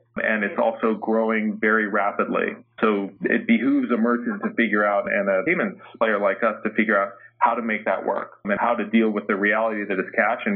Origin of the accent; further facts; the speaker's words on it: United States; and I'm an American, so, you know, doing business in the developing world was new for me as well.